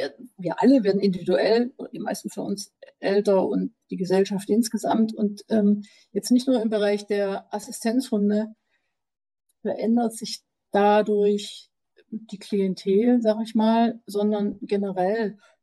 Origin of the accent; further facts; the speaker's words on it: Baden-Württemberg, Germany; Ich bin geboren und aufgewachsen in Süddeutschland in Baden-Württemberg und das Studium, also die zentrale Vergabestelle für Studienplätze, hat mich nach Berlin verschlagen.